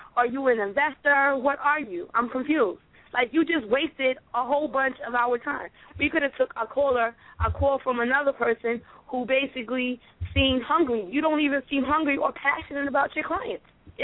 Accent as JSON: {"language": "English", "town": "New York City", "region": "New York", "country": "United States", "said": "I'm just keeping it 100. I'm from New York City."}